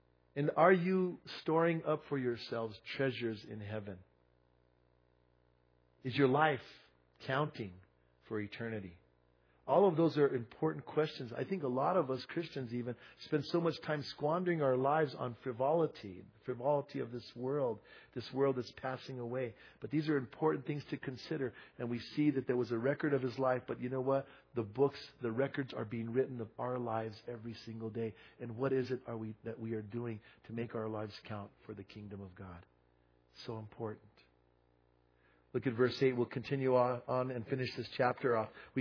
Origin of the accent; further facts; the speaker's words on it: Bernalillo, New Mexico, United States; In my hometown, almost everyone that I knew, we all said sandwich instead of sandwich, you know. So you kind of knew if you were from Bernalillo.